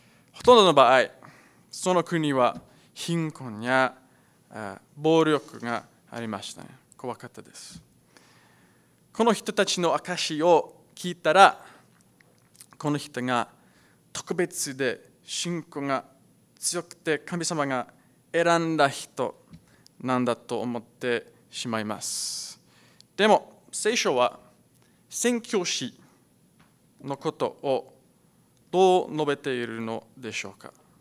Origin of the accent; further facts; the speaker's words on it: South Africa; Japanese is a second language; moved away as an adult; now in Japan; 私の出身は南アフリカです。